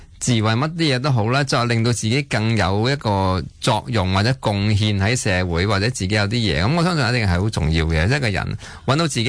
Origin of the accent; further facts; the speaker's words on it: China; 咁但系美国人嗰啲基因同我哋中国人嗰啲基因嗰个排序系咪一同一同咧？